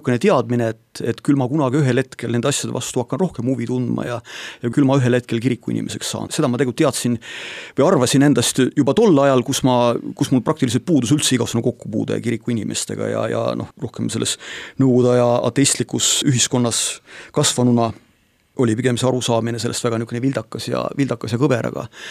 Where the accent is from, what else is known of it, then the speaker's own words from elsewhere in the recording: Tallinn, Harju County, Estonia; ma olin Tallinna poiss sel ajal seal sündinud ja kasvanud ja tollal ka elasin seal ja tulin Tartusse